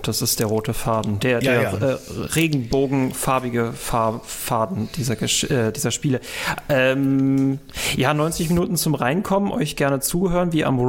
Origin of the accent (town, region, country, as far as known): North Rhine-Westphalia, Germany; born there